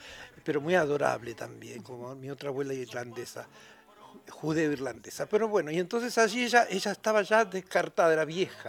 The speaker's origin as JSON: {"language": "Spanish", "town": "Ingeniero Jacobacci", "region": "Río Negro", "country": "Argentina", "tie": "born or raised there", "also_born_or_lived": "San Antonio", "said": "allá en mi sur, en mi pueblo, en Ingeniero Jacobacci, pueblo de, yo nací en San Antonio, pero me crié en Jacobacci 54."}